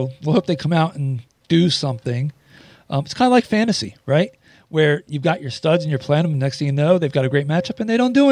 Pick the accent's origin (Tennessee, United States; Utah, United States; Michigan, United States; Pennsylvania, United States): Pennsylvania, United States; Philadelphia; I'm a Philly fan. I'm born and raised in the Philly area, so I root for all four of the Philly sports teams.